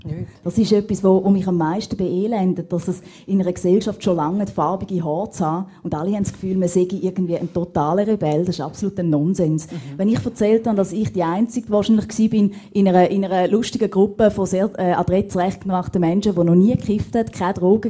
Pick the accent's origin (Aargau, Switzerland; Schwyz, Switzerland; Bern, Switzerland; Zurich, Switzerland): Bern, Switzerland; ich bin eigentlich aus Bern und bin dann aber in die Ostschweiz, um den Dialekt zu lernen.